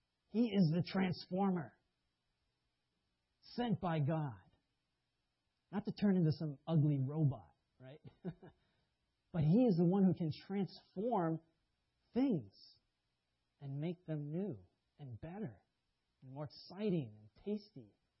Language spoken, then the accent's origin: English; Boston, Massachusetts, United States; I grew up in Boston. Boston's famous for that.